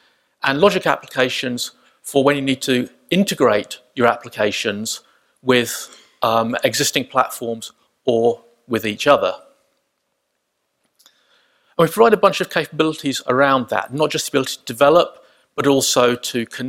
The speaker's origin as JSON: {"language": "English", "region": "Wellington", "country": "New Zealand", "said": "but I'm from Wellington, so wind turbines."}